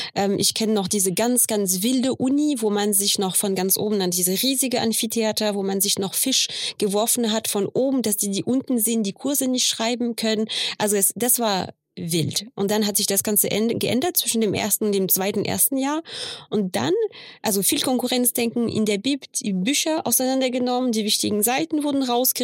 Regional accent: France; Ich habe vor allem in Frankreich studiert. Ich bin Französin. Also ursprünglich ist meine Mama aus Indonesien und mein Papa halb Deutsch, halb Franzose.

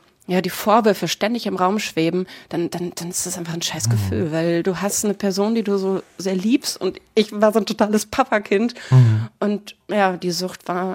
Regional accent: Herne, North Rhine-Westphalia, Germany; Ja, ich bin in Herne zur Schule gegangen.

